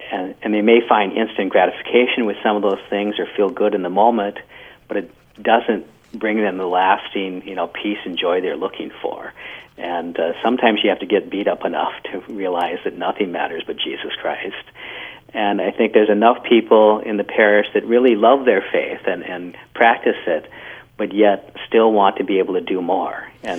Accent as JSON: {"language": "English", "town": "Delano", "region": "Minnesota", "country": "United States", "tie": "born or raised there", "said": "I'm originally from Delano, Minnesota, so I'm from a rural, somewhat rural area, even though Delano's about 6,000 people now. It was a little under 2,000 when I grew up"}